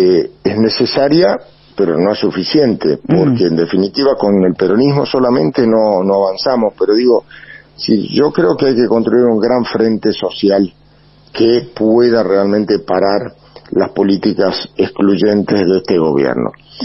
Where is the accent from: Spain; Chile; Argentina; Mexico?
Argentina; me pongo la celeste y blanca y soy argentino.